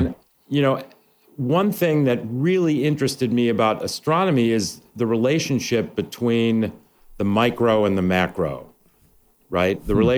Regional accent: Illinois, United States; So I grew up outside of Chicago.

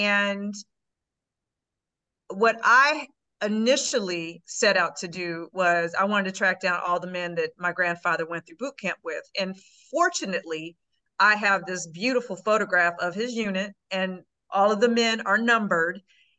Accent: Marion, Indiana, United States; We're from Marion, Indiana

